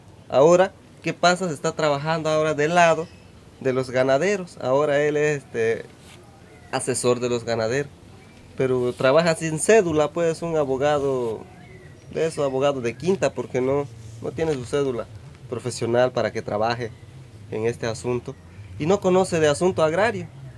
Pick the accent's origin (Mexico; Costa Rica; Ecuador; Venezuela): Mexico; San Martín Caballero; born there; Nací aquí en San Martín Caballero, pues me presento como persona indígena.